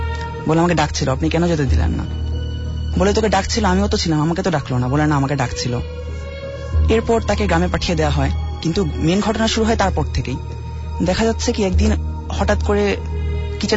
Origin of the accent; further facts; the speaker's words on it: Mirpur, Dhaka Division, Bangladesh; আমি মিরপুর থেকে এসেছি।